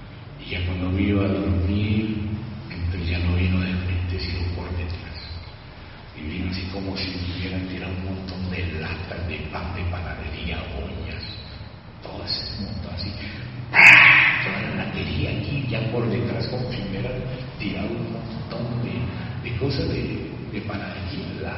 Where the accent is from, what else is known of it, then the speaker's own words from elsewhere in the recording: Medellín, Antioquia, Colombia; born there; estuve 15 años en volver a Colombia, a Medellín, donde yo nací.